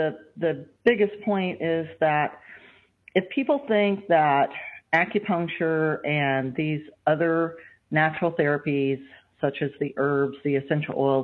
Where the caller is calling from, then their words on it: North Carolina, United States; I am. I'm calling from North Carolina, where we are in a cloud of pollen here.